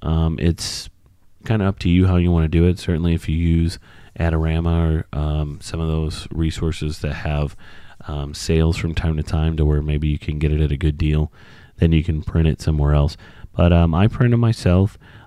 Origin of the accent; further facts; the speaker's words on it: St. Louis, Missouri, United States; Growing up in St. Louis, I'm a big Blues fan